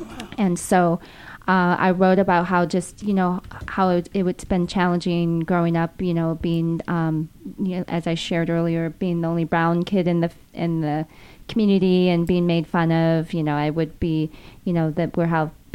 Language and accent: English; Minnesota, United States; now in California, United States; I'm actually grateful to be here in California, sunny California. But with my adoptive family, again, growing up in Minnesota, a predominantly white community